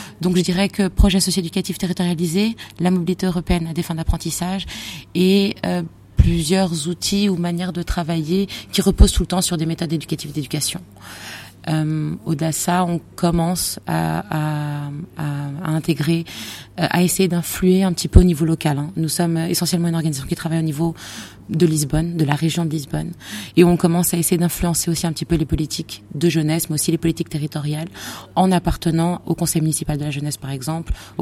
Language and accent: French; France; moved away as an adult; now in Portugal; j'ai 34 ans, je suis franco-portugaise. Donc je suis née en France et j'ai vécu en France et j'ai fait mon parcours scolaire en France jusqu'à 20 ans. Et à 20 ans, j'ai décidé de venir vivre au Portugal, mes parents sont d'origine portugaise, j'ai donc la double nationalité.